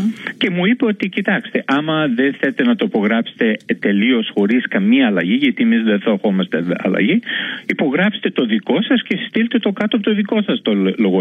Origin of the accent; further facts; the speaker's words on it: Macedonia, Greece; Γιατί και εγώ είμαι Μακεδόνας